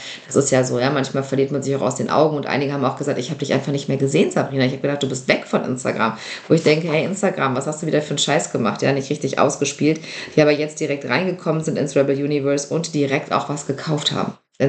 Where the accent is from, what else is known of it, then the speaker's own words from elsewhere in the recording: Lower Saxony, Germany; Bei uns in Niedersachsen gibt es das nicht.